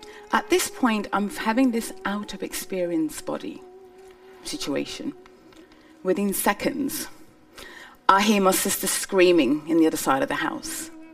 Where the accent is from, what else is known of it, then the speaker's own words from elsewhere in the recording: Somalia; I'm from Somalia, so it's a very nice warm country.